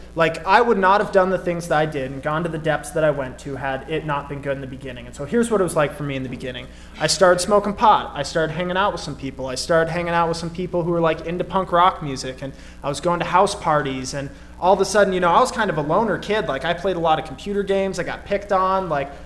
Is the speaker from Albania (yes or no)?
no; Montana, United States; I grew up in Montana.